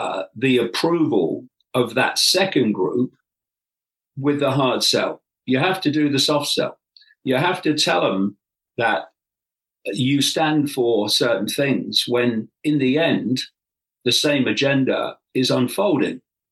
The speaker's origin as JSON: {"language": "English", "region": "England", "country": "United Kingdom", "tie": "born or raised there", "said": "it's not the left I grew up in when I was growing up in England."}